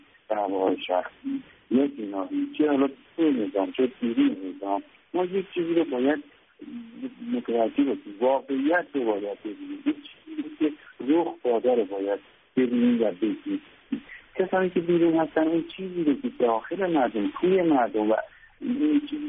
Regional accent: Iran; ولی واقعیت به عنوان یک ایرانی به عنوان یک مهندس ایرانی میگم

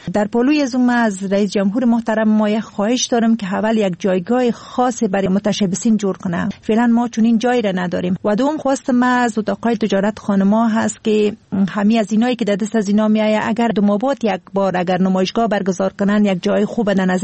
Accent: Kabul, Afghanistan

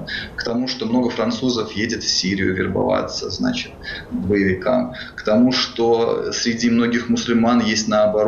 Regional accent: Russia; moved away as an adult; now in France; Ну, потому что я сознательно, я эмигрировал из России сознательно.

